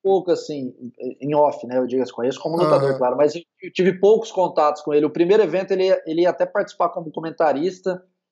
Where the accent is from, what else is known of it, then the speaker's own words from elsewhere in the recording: São Paulo, Brazil; No meu caso, que eu moro longe demais, eu sou do interior de São Paulo, para ir para Floripa é longe.